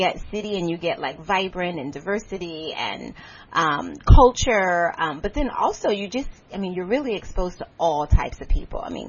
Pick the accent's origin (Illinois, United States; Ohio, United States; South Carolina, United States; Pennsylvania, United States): Pennsylvania, United States; Philadelphia; moved away as an adult; Philadelphia actually was, I can't even say it was a great experience because I didn't know anything but Philadelphia until I moved away to college. I actually went to college in New York City.